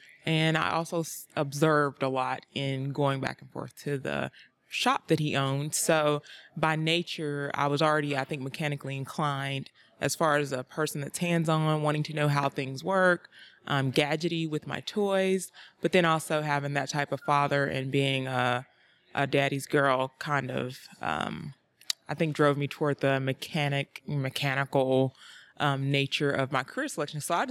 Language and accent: English; North Carolina, United States; Okay, well, I come originally from North Carolina.